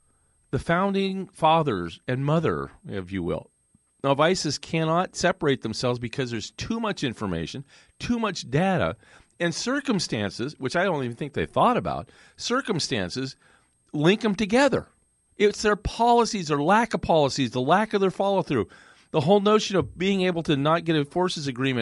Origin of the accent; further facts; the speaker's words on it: California, United States; I'm from California. Don't believe that kind of slop when it comes around to your state.